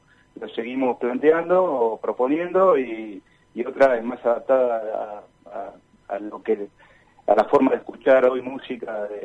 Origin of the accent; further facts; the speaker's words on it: Neuquén, Argentina; y somos acá de Neuquén